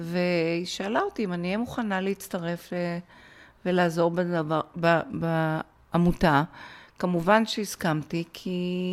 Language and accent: Hebrew; Ayelet HaShahar, Northern District, Israel; גדלתי בקיבוץ איילת השחר. אותו הקים הסבא שלי שעלה ב-1914 לישראל, וב-1917 הקים את קיבוץ איילת השחר.